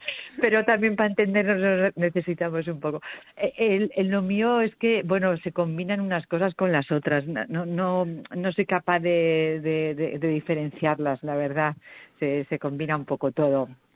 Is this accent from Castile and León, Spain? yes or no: yes; Salamanca, Castile and León, Spain; Bueno, no dejamos de ser castellano, yo también soy de Salamanca, ¿eh?